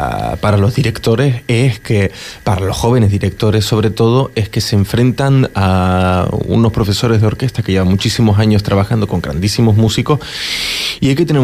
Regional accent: Canary Islands, Spain; cuando somos canarios y sales de tu casa para, es decir, de la casa donde naciste, donde te criaste

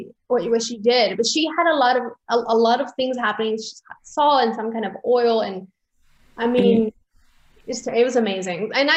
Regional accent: Peru; because I grew up in Peru.

